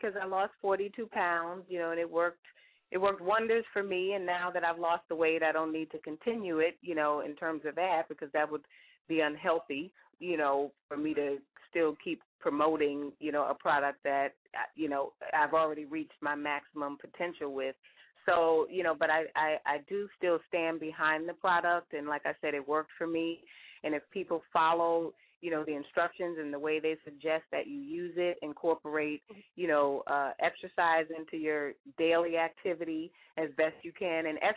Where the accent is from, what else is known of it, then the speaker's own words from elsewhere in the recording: New York, United States; I'm from New York, so I see there's a lot of amazing things to see on the streets of New York